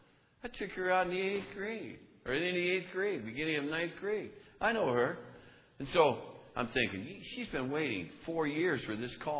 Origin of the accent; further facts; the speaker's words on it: Saginaw, Michigan, United States; All right. I'm from Saginaw, Michigan. How many have ever heard of Saginaw, Michigan?